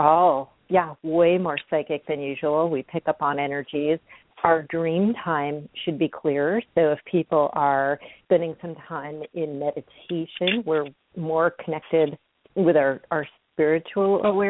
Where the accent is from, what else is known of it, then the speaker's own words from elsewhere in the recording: Florida, United States; I grew up in Florida with a pool, and like kids, we'd dive under the water